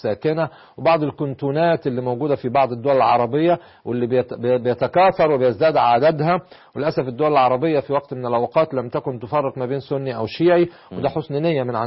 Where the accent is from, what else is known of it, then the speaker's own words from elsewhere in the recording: Egypt; زي عندنا في مصر. لان المصري ممكن لا يلتفت ابدا الى الشيعة في هذه المرحلة